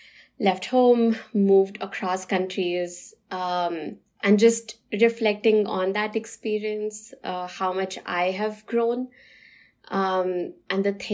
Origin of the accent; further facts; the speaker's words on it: India; moved away as an adult; now in Boston, United States; I grew up in India and moved to the US about 7 years ago. And now I call Boston home.